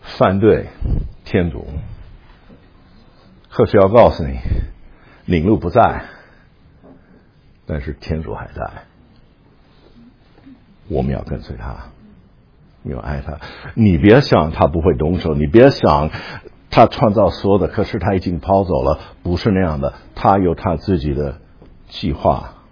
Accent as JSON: {"language": "Chinese", "country": "United States", "said": "你们都知道我是美国的，我要承认我的国家的领袖特骄傲的"}